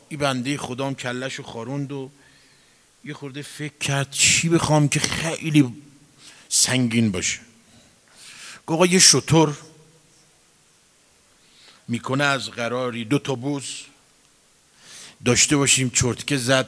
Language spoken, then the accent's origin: Persian; Mashhad, Razavi Khorasan, Iran; من شبهایی رو خب ما مشهدی هستیم